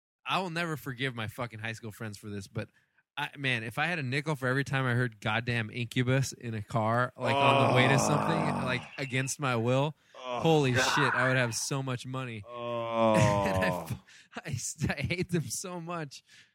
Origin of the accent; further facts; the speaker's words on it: Fresno, California, United States; Granted, I grew up in Fresno, but I'll take Fresno over Riverside or Bakersfield.